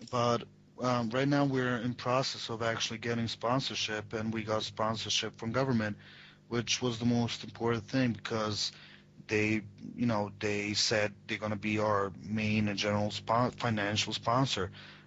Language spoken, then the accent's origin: English; Tuzla, Tuzla Canton, Bosnia & Herzegovina; But Sarajevo didn't go well, and my hometown Tuzla was just, not appropriate.